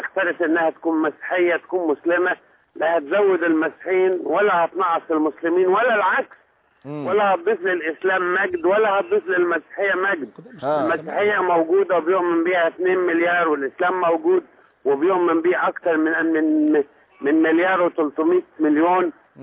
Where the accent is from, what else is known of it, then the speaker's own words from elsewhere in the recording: Egypt; ان احنا مصريين.